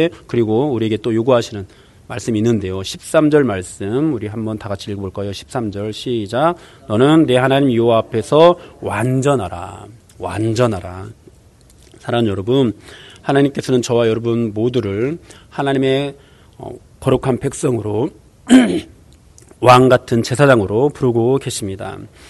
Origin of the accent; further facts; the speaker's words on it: South Korea; 특히 우리는 한국인으로서 우리 한국에 들어온 모든 종교가